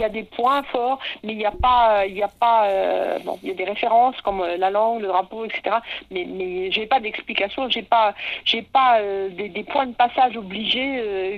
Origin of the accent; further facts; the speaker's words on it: Brittany, France; je suis de l'intérieur de la Bretagne, à l'origine, d'un milieu qui n'est absolument pas bretonnant, c'est à la limite de la Basse-Bretagne et de la Haute-Bretagne, mais c'est dans la région de Dirac, tu vois. Donc, le breton, personne ne le parlait.